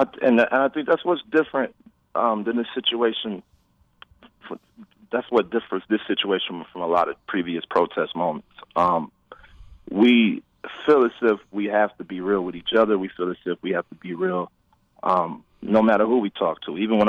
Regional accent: St. Louis, Missouri, United States; For me personally, I'm from St. Louis, Missouri. I grew up in a culture here where we couldn't drive down certain streets at night.

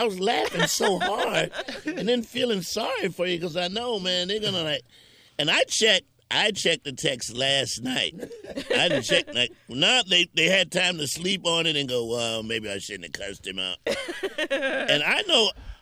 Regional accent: South Carolina, United States; I can't even go to South Carolina because of this. And I'm from South Carolina.

